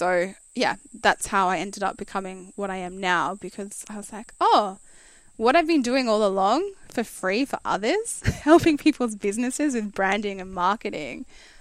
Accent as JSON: {"language": "English", "region": "Queensland", "country": "Australia", "tie": "born or raised there", "said": "I was living in Brisbane at the time. So I grew up outside of Brisbane, 2 hours from a small town called Gympie, moved to Brisbane after I finished high school"}